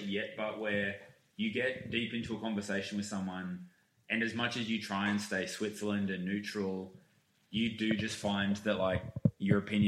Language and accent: English; Queensland, Australia; now in Melbourne, Australia; I grew up playing sport in Queensland